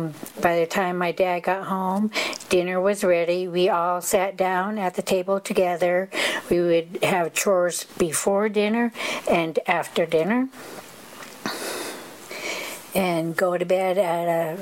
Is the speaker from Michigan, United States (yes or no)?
no; Seattle, Washington, United States; also born or lived in Fresno / Fowler; Well, I was born and raised in Fresno, Fowler, California, but I mainly, in my childhood years, I lived in Seattle.